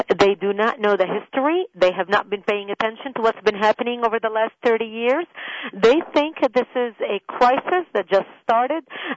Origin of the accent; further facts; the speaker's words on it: Lebanon; now in United States; I was born and raised in Lebanon.